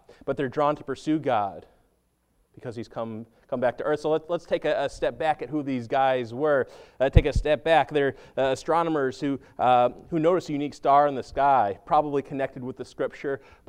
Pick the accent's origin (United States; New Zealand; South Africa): United States; New England; I grew up in New England, so I liked to rake up the leaves in the fall